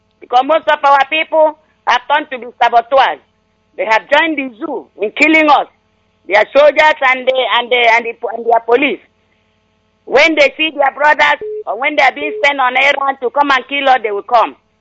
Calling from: Bende, Abia, Nigeria; I'm calling from Bende.

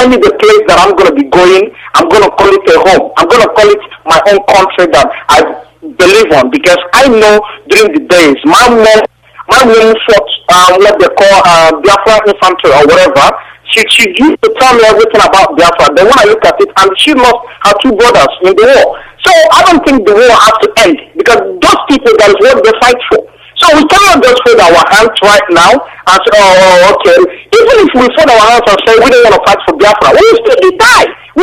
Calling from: London, United Kingdom; I'm calling from London right here.

